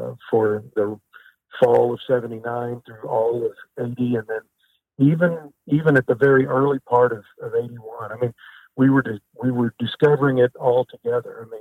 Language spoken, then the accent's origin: English; Kennett, Missouri, United States; I'm from Kennett, Missouri, by the way.